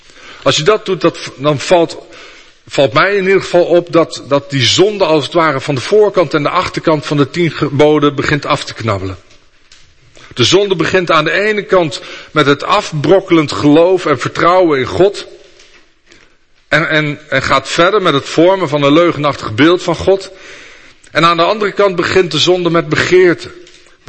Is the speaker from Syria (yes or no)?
no; Netherlands; Hoogmoed is misschien wat moeilijker, dat verstoppen wij als Nederlanders. Ik krijg wel eens het idee dat we als Nederlanders onszelf niet omhoog werken, want Nederlanders willen gewoon blijven